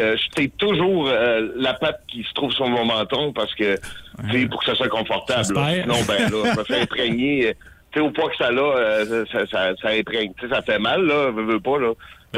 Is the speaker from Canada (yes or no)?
yes; Roberval, Quebec, Canada; Parce que moi, je suis de Robertval au départ.